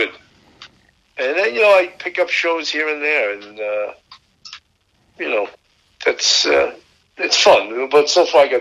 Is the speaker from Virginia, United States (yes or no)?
no; Levittown, New York, United States; I'm from Levittown. I grew up in Levittown.